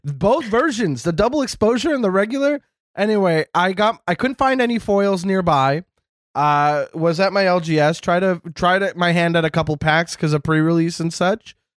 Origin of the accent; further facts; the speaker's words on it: Canada; I am Canadian.